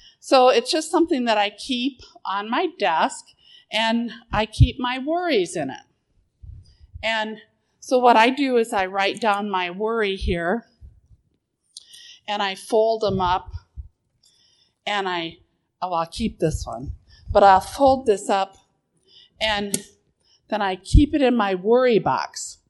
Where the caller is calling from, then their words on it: Marion, Iowa, United States; I come to you from Marion, Iowa.